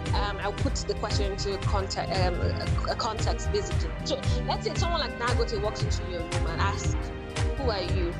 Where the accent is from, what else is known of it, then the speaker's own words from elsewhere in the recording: Nigeria; I am that Nigerian Christian talkaholic.